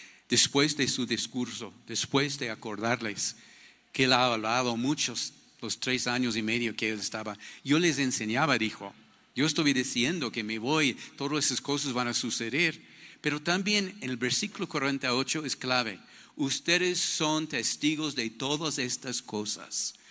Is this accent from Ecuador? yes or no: yes; Ecuador; Parece nosotros como típicos ecuatorianos.